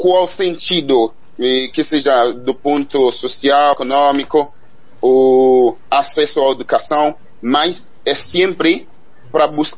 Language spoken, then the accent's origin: Portuguese; Centre, Haiti; Portuguese is a second language; now in Brazil; sou haitiano, venho do estado do centro. Eu venho no Brasil em 2015, atualmente eu sou estudante da universidade.